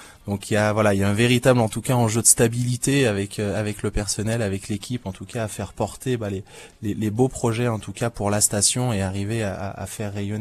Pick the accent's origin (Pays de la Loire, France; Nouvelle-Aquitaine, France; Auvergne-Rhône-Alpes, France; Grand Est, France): Auvergne-Rhône-Alpes, France; Lyon; d'origine allemande. Après, bon, c'est la petite particularité. Après, l'autre particularité, effectivement, je suis originaire de Lyon, mais au alpin de cœur, en tout cas, à moitié au alpin, puisque ma femme est originaire d'Embrun.